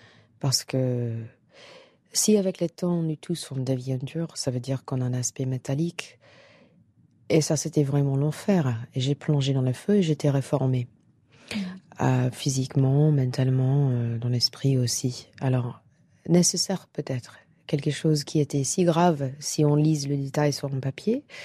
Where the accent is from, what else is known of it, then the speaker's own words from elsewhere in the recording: United States; French is a second language; Juste parce que je suis américaine